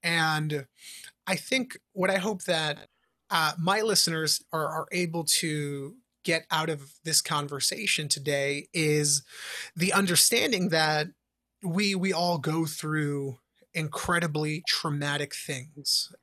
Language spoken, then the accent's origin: English; New York City, New York, United States; And I grew up here in New York City in the South Bronx.